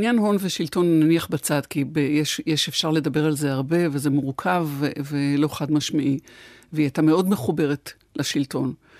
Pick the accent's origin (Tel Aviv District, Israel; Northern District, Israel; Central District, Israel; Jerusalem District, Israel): Tel Aviv District, Israel; Tel Aviv; אני נולדתי וגדלתי שני בלוקים מבית דבר, אחד מהפינת שינקין, קפה תמר היה הבית שלי